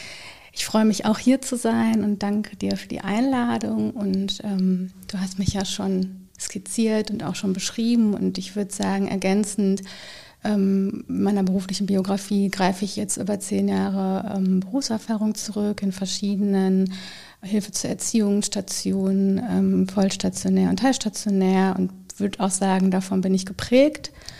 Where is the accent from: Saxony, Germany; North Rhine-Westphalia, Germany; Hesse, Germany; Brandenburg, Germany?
North Rhine-Westphalia, Germany; Dortmund; Ich komme aus Dortmund. Habe einen 4-jährigen Sohn, vielleicht noch ein bisschen was Privates. Bin letztes Jahr 40 geworden.